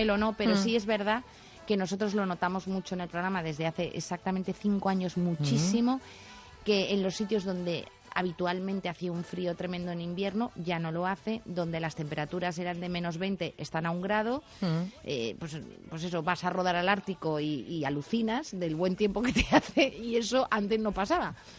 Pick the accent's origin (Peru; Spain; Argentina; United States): Spain; Madrid, Community of Madrid; yo soy de Aluche